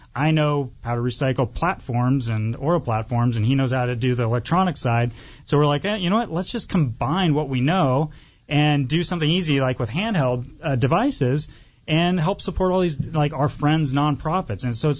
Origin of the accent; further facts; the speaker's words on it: Washington, United States; Yeah, I mean, we're from Washington State. We grew up in Washington State.